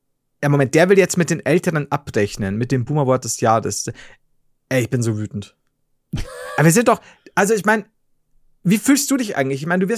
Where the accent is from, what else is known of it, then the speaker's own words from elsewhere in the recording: Bavaria, Germany; Das ist zu nah an der Semmel als Bayer.